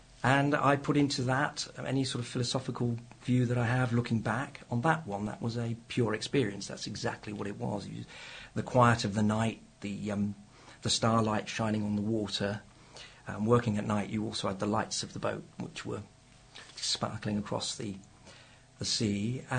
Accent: Clevedon, South West England, United Kingdom; Well, I'm actually from Clevedon, which is not that international, but it is if you look out over to Wales, I suppose, across the Bristol Channel.

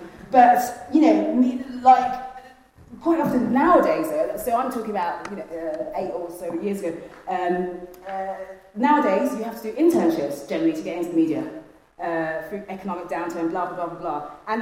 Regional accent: London, United Kingdom; born there; I was born in South London, black, working class, still live in the council estate.

